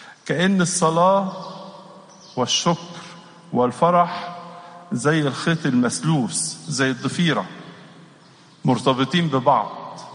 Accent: Egypt; فأحد الأمور اللي بتفرحنا إحنا كمصريين عايشين أنه توجد مواضع صلاة في كل مكان

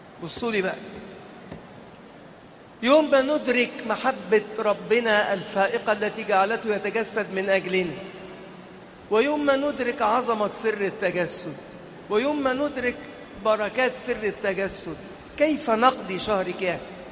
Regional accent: Asyut, Asyut Governorate, Egypt; ناس كتير عندنا في أسيوط وغير أسيوط بيسهروا كل ليلة

